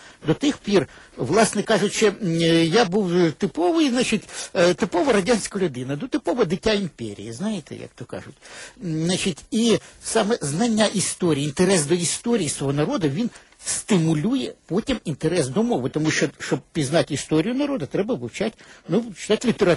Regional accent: Moscow, Russia; first language Russian; Ukrainian is a second language; Я ж то виріс в Москві. Я виріс російськомовною людиною. Я виріс понад те в атмосфері суто імперській, тому що батько був військовий.

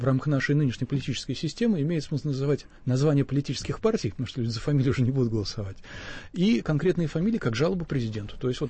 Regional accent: Saint Petersburg, Russia; Я как питерский буду выражаться аккуратно по отношению к землякам.

